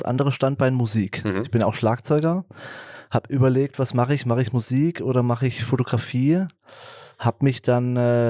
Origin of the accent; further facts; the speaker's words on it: Fulda, Hesse, Germany; now in Hamburg, Germany; In Edelzell habe ich gelebt, genau. 23 Jahre.